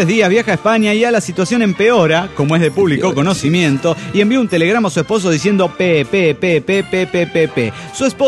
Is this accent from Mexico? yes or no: yes; Oaxaca, Mexico; de Oaxaca.